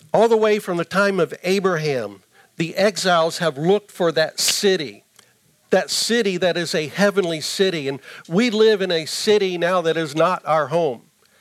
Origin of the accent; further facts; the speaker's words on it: the South, United States; And I say that affectionately because I'm from the South.